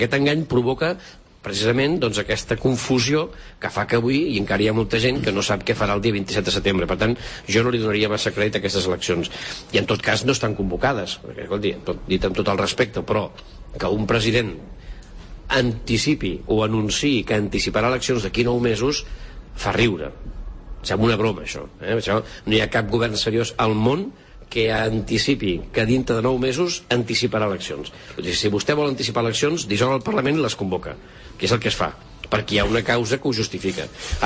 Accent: Catalonia, Spain; perquè som catalans i espanyols, i ho volem continuar sent

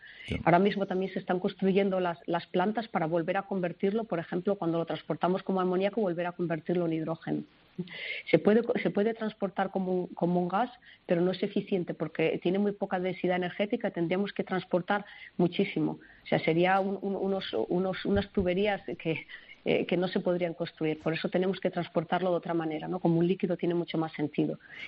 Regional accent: Asturias, Spain; Yo soy de Asturias, del norte de España.

